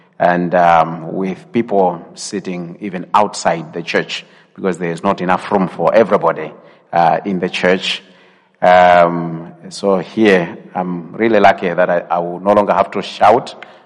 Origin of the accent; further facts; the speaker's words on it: Malawi; I come from Malawi, a country called Malawi, which is a small landlocked country located on the southeast coast of Africa.